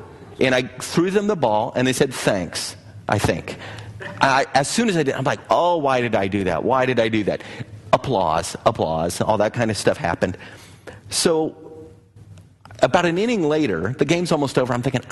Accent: Houston, Texas, United States; I grew up in Houston. We went to Astros games and the giant Astrodome and, you know, 5,000 people in the stands.

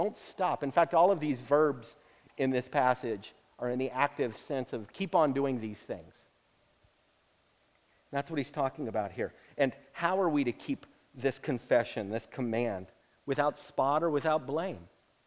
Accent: Texas, United States; I'm sorry, I'm from Texas. That's what we do. We play floor hockey.

